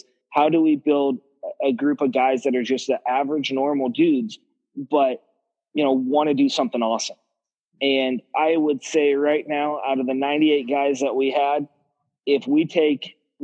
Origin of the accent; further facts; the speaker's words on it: Salem, Oregon, United States; Yeah, so I grew up in Salem, Oregon, and in a ranch-style house, 1,500-square-foot house